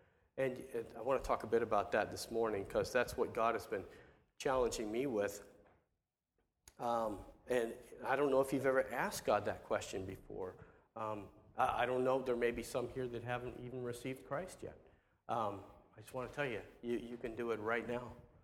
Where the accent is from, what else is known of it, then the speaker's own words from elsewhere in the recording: United States; somebody like me who's, you know, I grew up in America, but somebody from their own nation coming to them